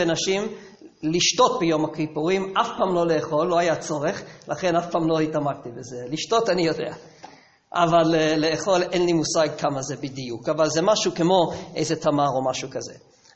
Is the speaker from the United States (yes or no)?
yes; United States; now in Israel; אני עליתי ארצה בשנת 88. אני גדלתי בעיר בארצות הברית, שהיום זה עיר ואם בישראל, אבל אז לא היה.